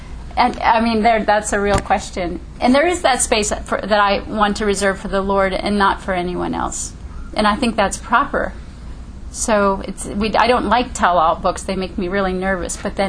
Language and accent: English; Ohio, United States; also born or lived in Wisconsin; Now, I am a tomboy from Ohio and Wisconsin. I have lots of brothers and uncles